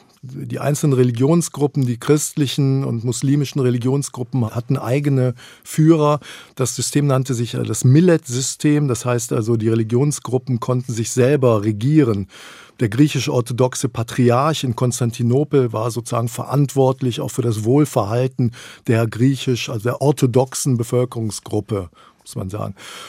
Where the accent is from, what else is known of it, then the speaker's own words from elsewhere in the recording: West Germany, Germany; Ich bin in Westdeutschland aufgewachsen. Mein Vater ist Deutscher, meine Mutter ist Griechin.